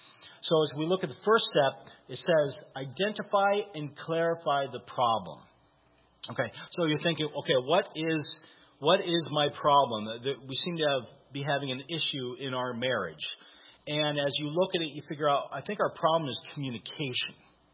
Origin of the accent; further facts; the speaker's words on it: Iowa, United States; I had friends where I grew up in Bent North, Iowa